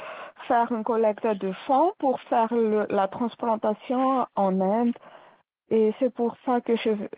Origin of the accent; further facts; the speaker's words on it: Madagascar; je viens de Madagascar